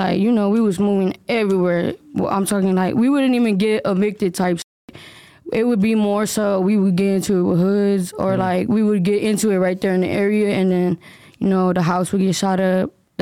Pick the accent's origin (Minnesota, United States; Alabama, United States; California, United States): California, United States; Los Angeles; I'm from South Central LA. Right there on Manchester in 87.